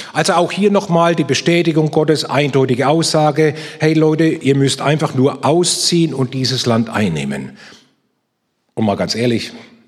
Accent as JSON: {"language": "German", "region": "Bavaria", "country": "Germany", "accent": "Franconian", "said": "ich komme ja aus Franken, wie ihr hört an meinem Zungenschlag"}